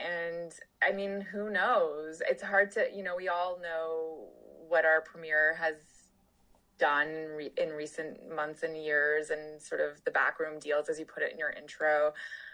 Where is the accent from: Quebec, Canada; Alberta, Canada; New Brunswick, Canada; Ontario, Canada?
Ontario, Canada; Toronto; because I grew up in Toronto